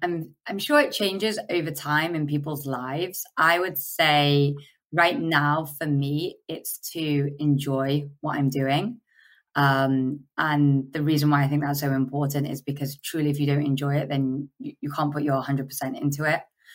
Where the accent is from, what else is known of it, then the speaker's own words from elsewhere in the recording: Manchester, North West England, United Kingdom; by religion, I'm Sikh. Like, I grew up in Manchester, as I said, like, parents, doctors, fairly conservative.